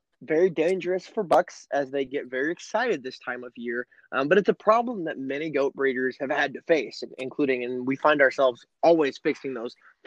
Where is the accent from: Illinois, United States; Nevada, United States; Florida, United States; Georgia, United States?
Illinois, United States; So I am much looking forward to that in my home state in Illinois when that is deemed appropriate.